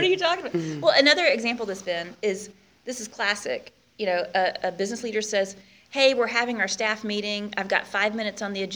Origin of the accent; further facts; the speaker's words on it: Houston, Texas, United States; not just because I'm from Houston and we're always sweaty